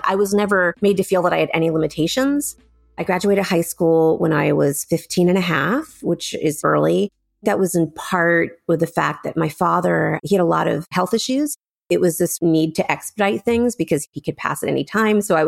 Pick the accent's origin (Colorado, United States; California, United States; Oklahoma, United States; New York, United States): California, United States; Los Angeles; I'm from LA. This is my hometown, so it was a real honor.